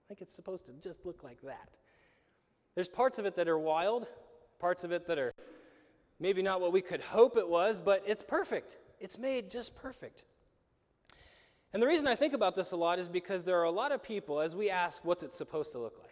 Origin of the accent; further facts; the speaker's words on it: United States; coming up as an American youth, an American boy